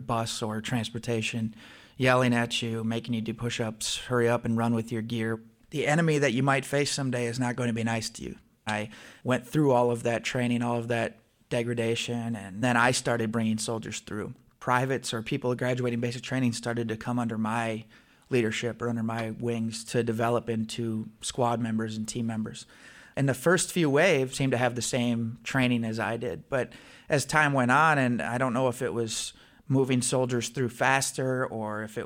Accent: St. Peter, Minnesota, United States; I'm 26 years old. I'm from St. Peter, Minnesota.

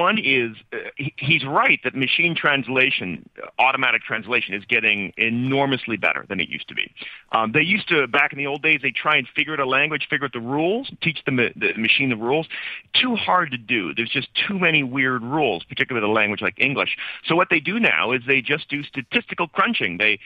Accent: Canada; I'm Canadian.

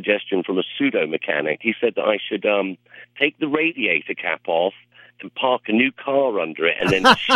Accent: Fulbourn, East of England, United Kingdom; now in Monroe, United States; Originally from England, Cambridge.

